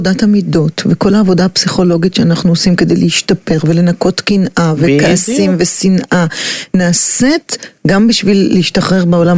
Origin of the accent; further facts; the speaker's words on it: Bnei Brak, Tel Aviv District, Israel; ובאתי לך עם הכבדות שלי מבני ברק, עם החצאית פליסה שלי